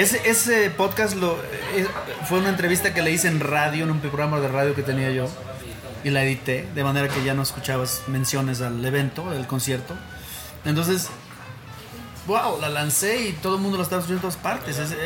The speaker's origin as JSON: {"language": "Spanish", "town": "Xalapa", "region": "Veracruz", "country": "Mexico", "said": "Vine a mi tierra, allá a Veracruz, México, en marzo, abril. Le hice una entrevista a unos músicos de ahí, de mi tierra, de Jalapa, de la capital de Veracruz."}